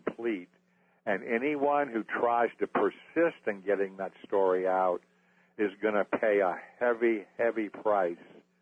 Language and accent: English; Florida, United States; I'm a schmuck from Florida and you work for AP